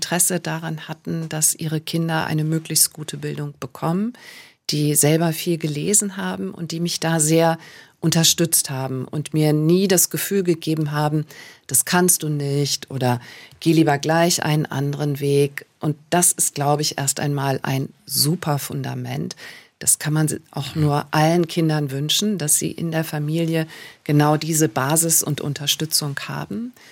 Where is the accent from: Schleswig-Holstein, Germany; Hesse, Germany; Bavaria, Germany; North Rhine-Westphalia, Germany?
Schleswig-Holstein, Germany; now in Heidelberg, Germany; bin aus Nordfriesland nach Heidelberg gekommen, also wirklich eine weite Entfernung.